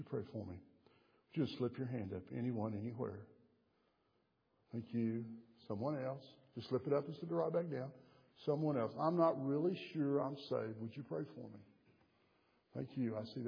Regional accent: Texas, United States; accent: Texas; Putting up with my Texas accent.

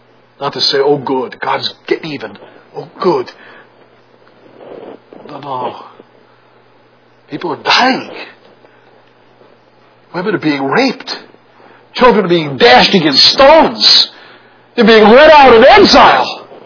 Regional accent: New York City, New York, United States; When I grew up in Brooklyn, New York, you can go anywhere.

